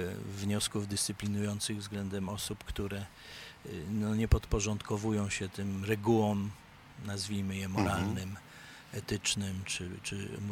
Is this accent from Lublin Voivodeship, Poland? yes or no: no; Poznań, Greater Poland Voivodeship, Poland; also born or lived in Warsaw / Bydgoszcz; urodziłem się tu w Poznaniu się wychowałem, w Poznaniu zdobyłem wykształcenie. Prawie całe swoje życie zawodowe spędziłem w Poznaniu, chociaż troszeczkę w Warszawie i Bydgoszczy.